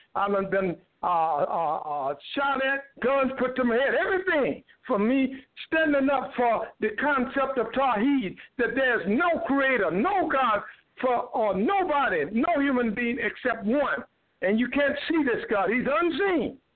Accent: United States; I was raised up here in America speaking English and that's all I know

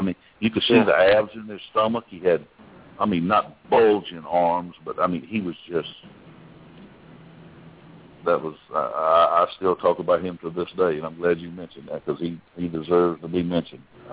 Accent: Columbus, Georgia, United States; Not because I'm from Columbus, Georgia. Columbus, Georgia's got some of the best barbecue in this world.

